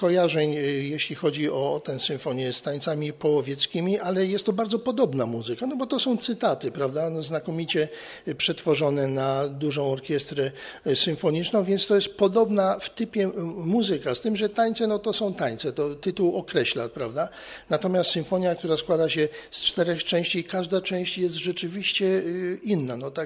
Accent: Wrocław, Lower Silesian Voivodeship, Poland; no bo jestem wrocławianinem

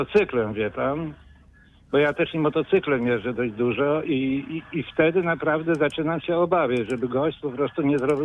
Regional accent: Wałcz, West Pomeranian Voivodeship, Poland; ja z Wałcza jestem.

